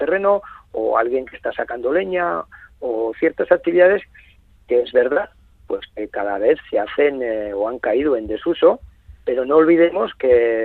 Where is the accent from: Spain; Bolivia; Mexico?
Spain; Basque Country; born there; una población como donde yo nací, Amurrio o Llodio